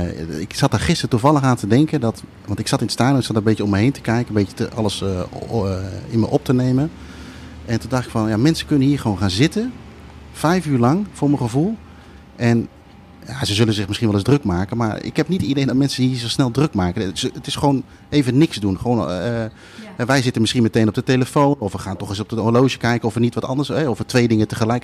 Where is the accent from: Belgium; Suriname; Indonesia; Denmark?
Indonesia; now in Netherlands; ik kom uit Indonesië, maar ik ben eigenlijk een beetje verpest door de Nederlandse cultuur wat dat betreft.